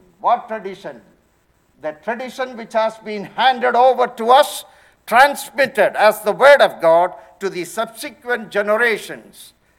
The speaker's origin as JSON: {"language": "English", "country": "India", "said": "Because we come from India, many of us from Kerala, and we have certain good traditions"}